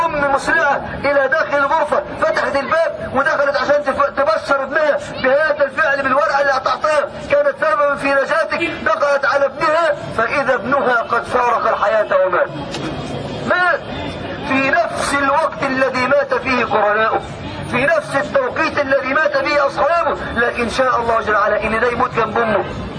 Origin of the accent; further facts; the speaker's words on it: Mansoura, Dakahlia, Egypt; الميدان ده عندنا في المنصورة